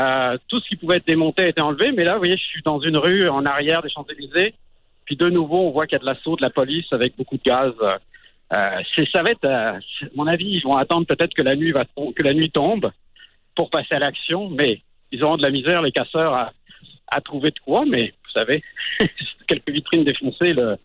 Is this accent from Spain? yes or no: no; France; born there; moi je suis né en France